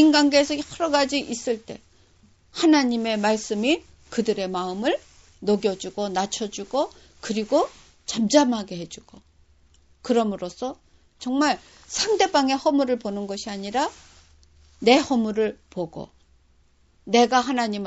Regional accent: South Korea; 저는 일본하고 한국을 이렇게 보면서, 전 한국 사람이잖아요.

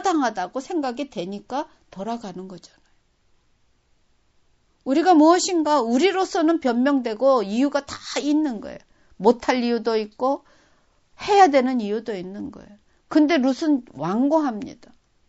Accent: Seoul, South Korea; moved away; 전 서울에서 태어나서 서울에서 쭉 자랐고 또 외국에서 쭉 생활을 하다 보니까

